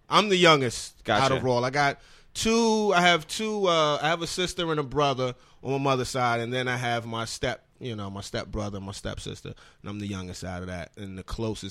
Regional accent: Brooklyn, New York, United States; also born or lived in Westchester; Brownsville, Brooklyn. And then I moved up to Westchester in my teenage years.

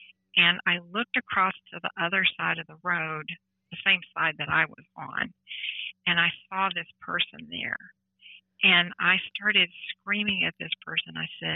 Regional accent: Bryan, Texas, United States; I drove to my hometown of Bryan and came back and that was, you know, to see my dad.

